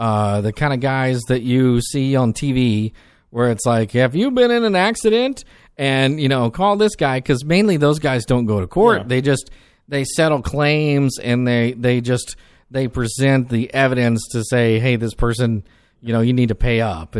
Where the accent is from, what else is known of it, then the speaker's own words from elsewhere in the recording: the South, United States; I'm from the South, and I'm like, I've met Southern lawyers, and that's exactly how they act.